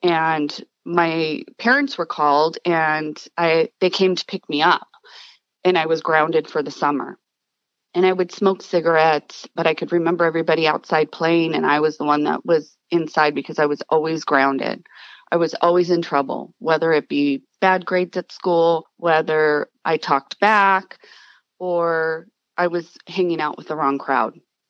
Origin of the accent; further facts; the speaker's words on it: Burbank, California, United States; I was born in Burbank, California. We lived in the valley for, until I was about 8 years old.